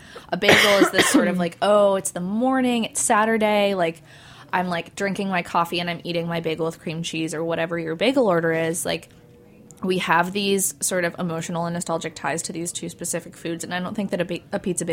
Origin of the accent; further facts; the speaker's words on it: Baltimore, Maryland, United States; I grew up in Baltimore, where the bagels are face-sized and quite fluffy, with a good crunch on the outside and then a really fluffy interior.